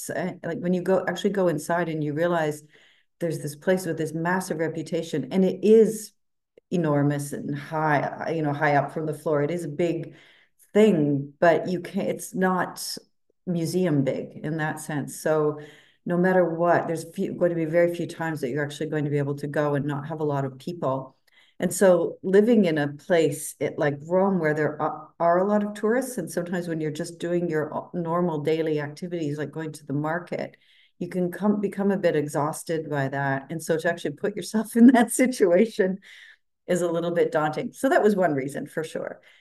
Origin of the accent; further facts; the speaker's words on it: Canada; now in Italy; I am a writer. I'm a Canadian writer. And I often say that just because I've spent the last 22 years living in Italy.